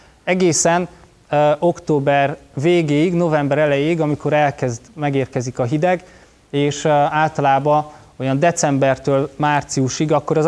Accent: Baranya, Hungary; ez a mecseknek az egyik domboldala, Baranyába készült a kép, Komlótól nem messze egyébként. Én ott nőttem föl, úgyhogy azért szoktam elég gyakran járni ezen a környéken.

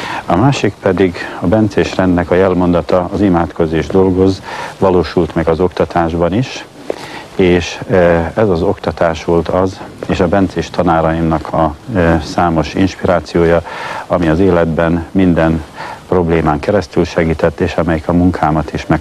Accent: Szombathely, Vas, Hungary; Az idegen nyelvek már korán, gyerekkoromban Szombathelyen fölkeltették érdeklődésemet, hiszen még mi a családban magyarul beszéltünk

